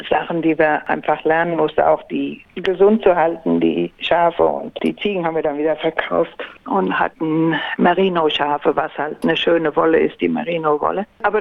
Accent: Germany; accent: German; now in Beverly, United States; originally from Germany. Ich könnte ja einfach sagen from Beverly, aber irgendwie denke ich, ich habe noch einen ziemlich deutschen Akzent, wenn ich Englisch spreche. Und ja, ich fühle mich schon deutsch

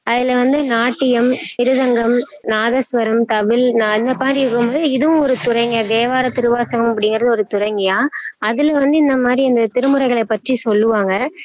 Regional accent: Velayuthampalayam, Tamil Nadu, India; born there; கரூர்ல பிறந்தேங்க. வேலாயுதம் பாளையம் அப்படிங்கிற ஊர்லதாங்க பிறந்தேன்.

